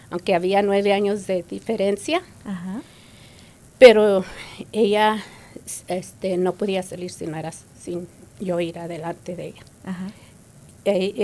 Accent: Texas, United States; born there; Yo soy nacida en el Valle de Texas, como decimos, en el Valley, y mis abuelos eran de Laredo, México, ajá, de Nuevo León y Tamaulipas.

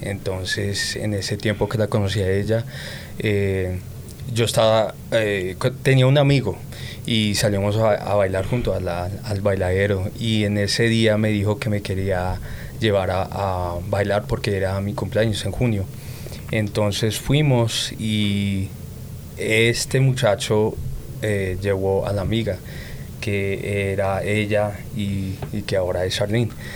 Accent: Denver, Colorado, United States; born there; accent: Colombian; yo soy nacido aquí en Colorado, Denver, Colorado, pero tengo mis papás. Mi mamá es del México DF y mi papá es de Colombia, Cali, Colombia.

